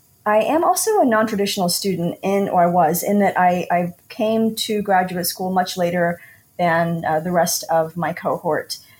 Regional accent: Houston, Texas, United States; I'm a Pakistani American. I'm a Houstonian. But as a student of history, I had questions about how the South Asian community in Houston came to be.

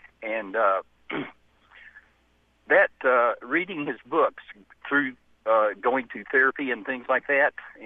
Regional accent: Florida, United States; I was raised in Central Florida

